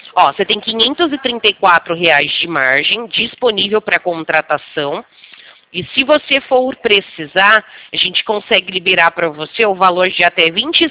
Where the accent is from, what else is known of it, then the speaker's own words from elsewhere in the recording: São Paulo, Brazil; Eu sou de São Paulo, né? Então, assim, já tá um pouquinho longe.